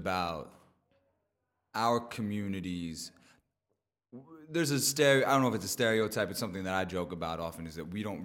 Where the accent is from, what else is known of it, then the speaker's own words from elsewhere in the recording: the South, United States; now in New York, United States; maybe it's just my naivete growing up in the South, but I've been in New York for like almost 10 years